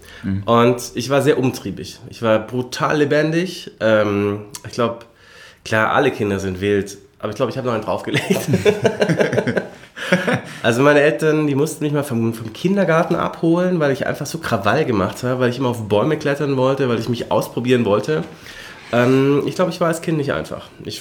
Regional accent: Lindau, Bavaria, Germany; now in Munich, Germany; Nein, ich wohne in München. Ich bin aus Lindau am Bodensee. Habe hier in München studiert. War dann 3 Jahre in Regensburg für den Doktor

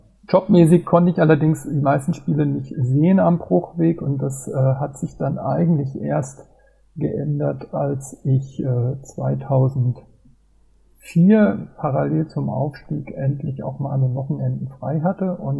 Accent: Mainz, Rhineland-Palatinate, Germany; born there; ich bin schon ein bisschen älter, ich bin 48 Jahre alt und bin gebürtiger Mainzer

